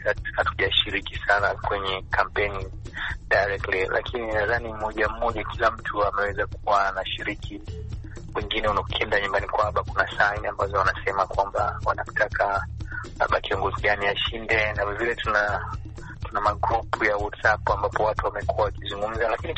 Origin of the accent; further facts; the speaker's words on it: Tanzania; now in United States; pia hata nyumbani kwetu Tanzania